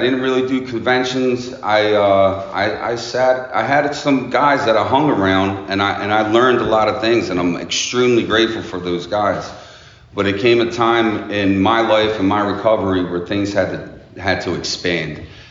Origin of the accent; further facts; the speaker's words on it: Philadelphia, Pennsylvania, United States; I didn't have the traditional parents, okay? I grew up in Philadelphia, all right?